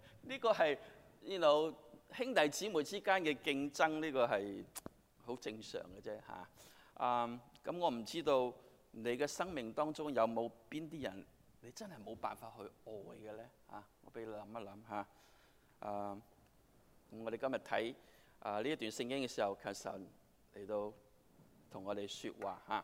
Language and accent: Chinese; Chaozhou, Guangdong, China; 你知道我们是潮州人